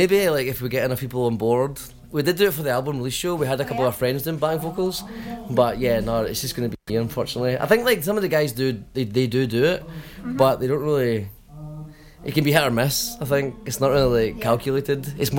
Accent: Ireland; because I'm brought up Catholic. I'm a Irish Catholic

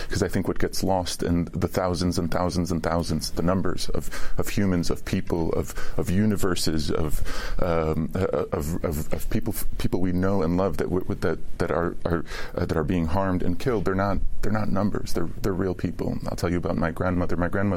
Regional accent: United States; And so I'm an American. I feel like I have a specific responsibility in the world.

